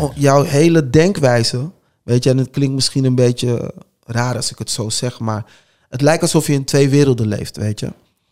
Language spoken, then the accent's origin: Dutch; Alphen aan den Rijn, South Holland, Netherlands; also born or lived in The Hague; Ik ben in Alphen aan de Rijn heb ik gewoond. Ik ben in Den Haag ben ik geboren, maar latere leeftijd heb ik mijn jeugd veel meegemaakt in Alphen aan de Rijn. We waren een van de eerste donkere gezinnen in die wijk.